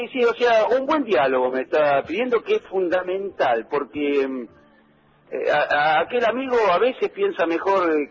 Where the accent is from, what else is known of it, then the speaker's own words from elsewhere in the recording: Constitución, Buenos Aires, Argentina; yo, viste, nací en Constitución y jugaba mucho al fútbol en la calle, viste.